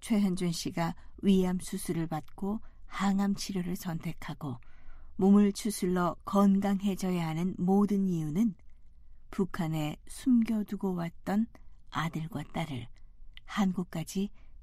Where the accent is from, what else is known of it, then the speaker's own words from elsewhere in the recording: North Korea; 나 북한에서 온 탈북자라고 인사를 했습니다.